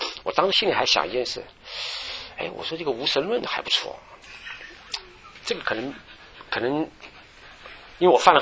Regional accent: Taiwan; now in United States; 我是从台湾来的，那台湾是个小地方

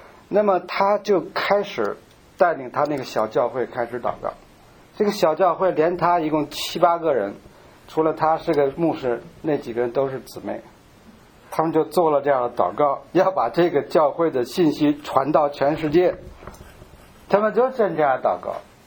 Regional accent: China; 我说我是从中国来的。

